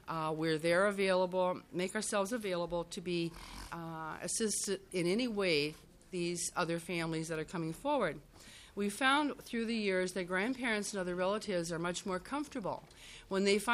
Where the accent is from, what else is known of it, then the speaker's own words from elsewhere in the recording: Elk River, Minnesota, United States; I'm from Elk River, Minnesota.